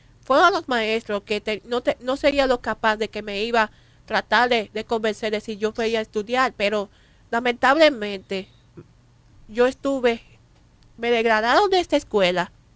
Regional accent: Santo Domingo, Distrito Nacional, Dominican Republic; Sí, soy aquí de Santo Domingo.

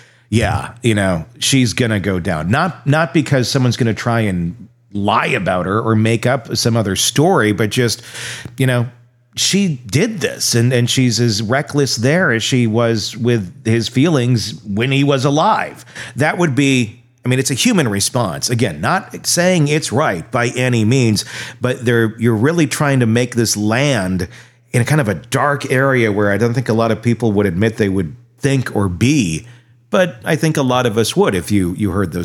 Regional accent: Wisconsin, United States; I grew up in Wisconsin, which is like the most alcoholic state in the country.

